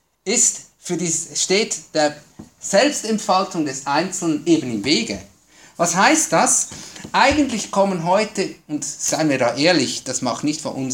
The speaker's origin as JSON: {"language": "German", "country": "Switzerland", "said": "je nach Staat, bei uns in der Schweiz war es etwas später, bis etwa Mitte 20. Jahrhundert."}